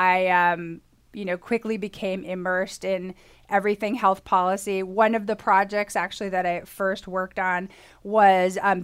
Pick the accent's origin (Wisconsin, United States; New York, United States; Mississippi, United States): Wisconsin, United States; Milwaukee; I grew up in Milwaukee, Wisconsin, and it was great. I mean, I have a fondness for people from the Midwest.